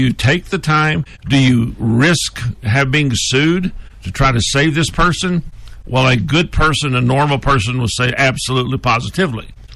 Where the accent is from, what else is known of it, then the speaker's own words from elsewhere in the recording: Texas, United States; I'm from Texas. The Alamo was always my favorite movie